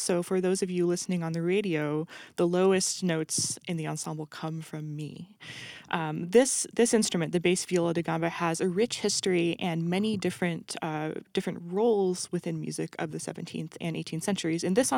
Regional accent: Portland, Oregon, United States; now in Boston, United States; I am originally from Portland, Oregon, where Toma now lives. However, I now make my home in Boston, Massachusetts

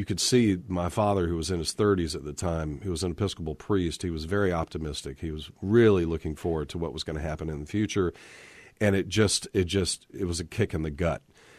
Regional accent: United States; especially just speaking as an American

